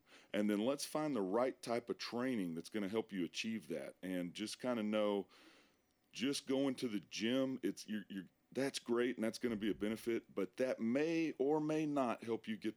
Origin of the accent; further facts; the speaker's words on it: Chattanooga, Tennessee, United States; also born or lived in North Georgia; Well, I've always grown up in Chattanooga area, North Georgia